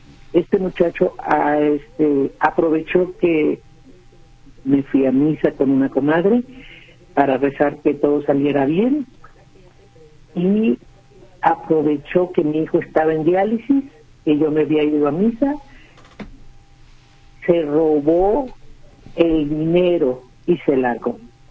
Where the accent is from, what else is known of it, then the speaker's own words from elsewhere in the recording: Manzanillo, Colima, Mexico; now in Guadalajara, Mexico; Nosotros somos de Manzanillo. Nos tuvimos que ir a un departamento aquí en Guadalajara porque en Manzanillo no nos daban las diálisis.